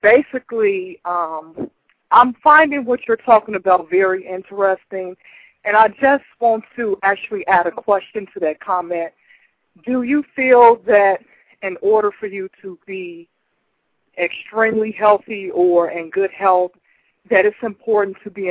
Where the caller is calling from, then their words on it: Chicago, Illinois, United States; I'm from Chicago